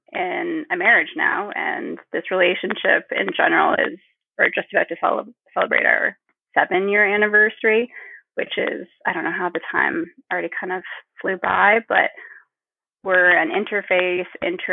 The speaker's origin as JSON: {"language": "English", "country": "Canada", "tie": "born or raised there", "also_born_or_lived": "Pakistan", "moved": "as an adult", "lives_now": "United States", "said": "I am a Pakistani Canadian. I'm currently living in the U.S., more in the Midwest area. I immigrated to Canada when I was about 4 years old. So I identify a lot as being really bicultural in that way, Pakistani and Canadian, but ethnically my family's Kashmiri."}